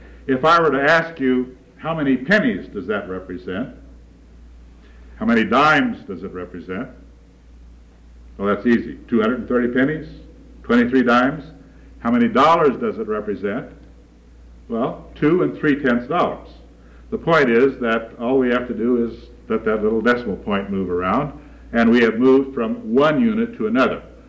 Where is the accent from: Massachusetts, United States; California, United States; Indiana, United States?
Indiana, United States; Valparaiso; Incidentally, we're from Valparaiso, Indiana, and I teach at the university there.